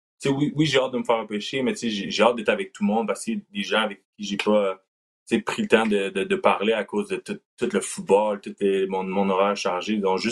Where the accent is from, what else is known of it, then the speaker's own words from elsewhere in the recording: Canada; vu que le fait que je suis Canadien un peu